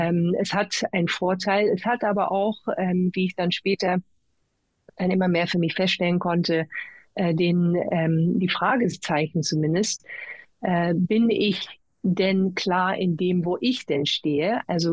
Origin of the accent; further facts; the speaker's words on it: England, United Kingdom; Ich erzählte, ich bin ja in England aufgewachsen. Ich habe die ganze englische Schule gemacht.